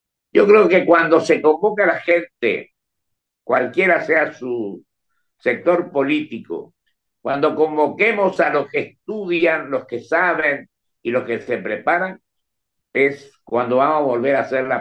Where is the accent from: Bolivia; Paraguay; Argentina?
Argentina; somos argentinos y tenemos la obligación, más que discursos, más que palabras